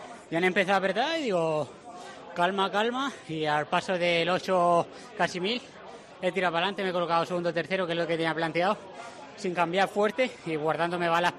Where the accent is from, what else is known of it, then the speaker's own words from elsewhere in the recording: Spain; así que ya somos dos españoles finalistas